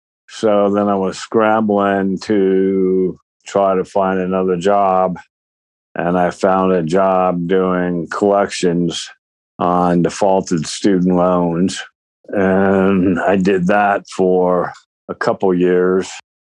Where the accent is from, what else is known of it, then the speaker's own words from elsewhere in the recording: Denver, Colorado, United States; born there; I was born in Denver, Colorado in July of 1961.